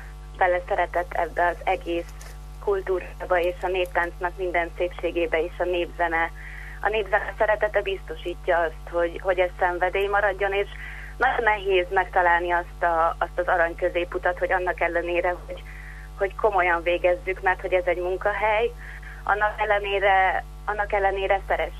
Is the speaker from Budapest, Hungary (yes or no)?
no; Zalaapáti, Zala, Hungary; én tényleg belecsöppentem Zalapátiba, a kicsi falucskámba, ahonnan én származom.